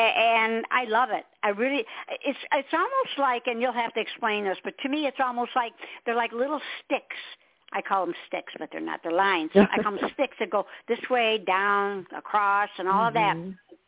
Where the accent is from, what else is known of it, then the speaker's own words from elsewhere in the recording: Michigan, United States; Yeah, well, you know, I'm in South Carolina, so we get a lot of sun. But I'm originally from Michigan, so to me, that's, you know, that was doom and gloom up there.